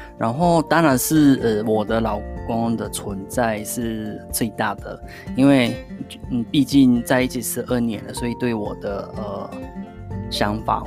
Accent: Japan; first language Japanese; Chinese is a second language; now in Singapore; 我个人是我是会一些中文跟英文，然后日文是我的母语嘛，所以三个语言都可以用

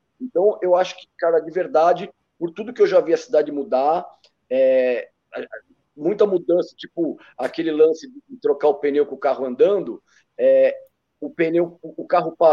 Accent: Guarulhos, São Paulo, Brazil; Eu sou guarulhense, nasci aqui no Estela Maris, então estou há 48 anos aqui na cidade, meus pais daqui. Então, eu sou o guarulhense da gema, né? Literalmente.

